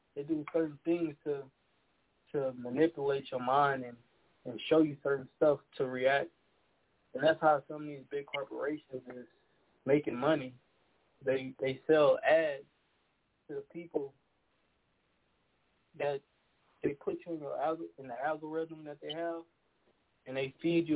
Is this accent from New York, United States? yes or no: no; Baton Rouge, Louisiana, United States; now in Iowa, United States; I'm calling from Iowa right now. That's my question, but from Baton Rouge.